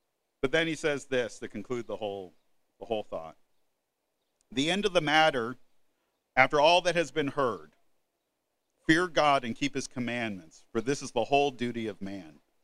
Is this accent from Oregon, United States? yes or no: yes; Portland, Oregon, United States; I know that might not sound like that big of an achievement, but I grew up in Portland.